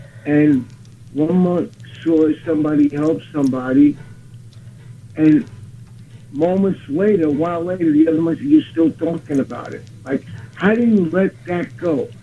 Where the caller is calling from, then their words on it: Brooklyn, New York, United States; Okay, I'm calling from Brooklyn, New York, listening to your show.